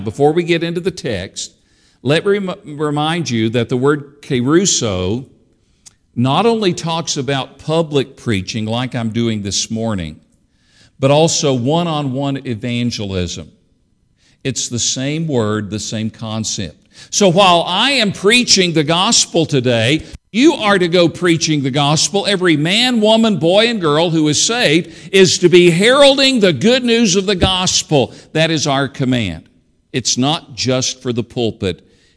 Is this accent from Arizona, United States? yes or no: no; Kingsport, Tennessee, United States; I grew up about 60, 70 miles from there, out in the country outside Kingsport, Tennessee.